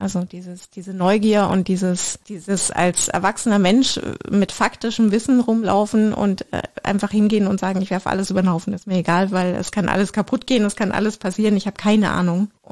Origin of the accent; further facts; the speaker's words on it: Dachau, Bavaria, Germany; born there; genau, ich bin in Dachau geboren.